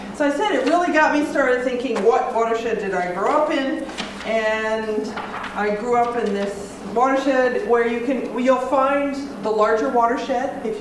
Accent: Lexington, Massachusetts, United States; So I grew up in Lexington. The problem is I grew up in this part of Lexington.

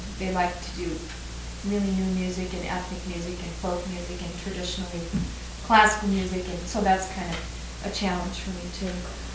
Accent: Bellingham, Washington, United States; I'm from Bellingham, Washington, and I went to Western Washington University.

